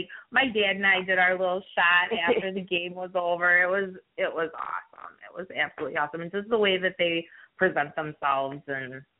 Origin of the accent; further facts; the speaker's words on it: Waunakee, Wisconsin, United States; I'm from Wanakee, Wisconsin. What's up, Warriors? But that's about like 15 minutes outside of Madison. So basically the Madison area.